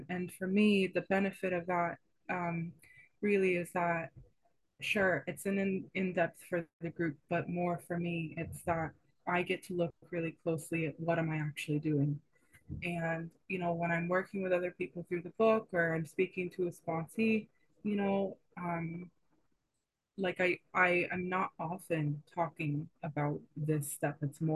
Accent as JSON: {"language": "English", "town": "Los Angeles", "region": "California", "country": "United States", "moved": "yes", "lives_now": "Cork, Ireland", "said": "I'm from Los Angeles originally, actually, so hence the accent."}